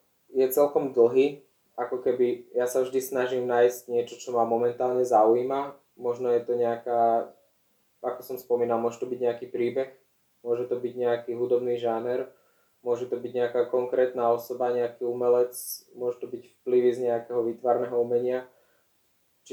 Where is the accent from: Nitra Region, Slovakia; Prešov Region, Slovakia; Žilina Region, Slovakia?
Žilina Region, Slovakia; Tým, že som z Oravy, tak ja mám veľmi blízko nejakým prírodným materiálom